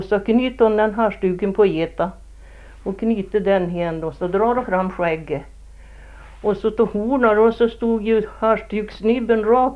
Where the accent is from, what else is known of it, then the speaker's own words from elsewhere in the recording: Nörrombyn, Sweden; born there; Ja, och här Nörrombyn där jag är född